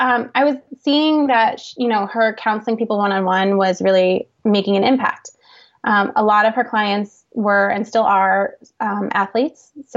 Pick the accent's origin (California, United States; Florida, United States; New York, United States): New York, United States; Poughkeepsie; I'm from Poughkeepsie, which is like 2 hours north of New York City.